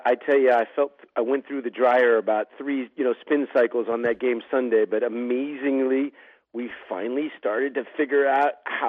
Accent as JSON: {"language": "English", "town": "Piedmont", "region": "California", "country": "United States", "tie": "born or raised there", "also_born_or_lived": "Oakland", "said": "Well, I was born in Oakland. I grew up in Piedmont, California, you know, which is diehard Raider country."}